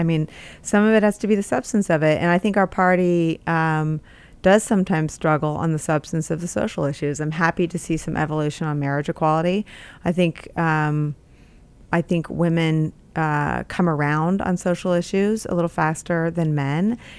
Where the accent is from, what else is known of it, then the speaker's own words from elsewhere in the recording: San Francisco, California, United States; I grew up in San Francisco.